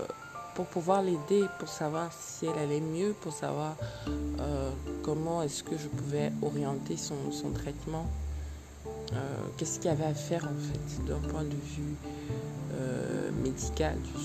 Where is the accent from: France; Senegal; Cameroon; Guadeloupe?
Cameroon; c'est surtout peut-être plus ici chez moi, au Cameroun, en tout cas dans mon contexte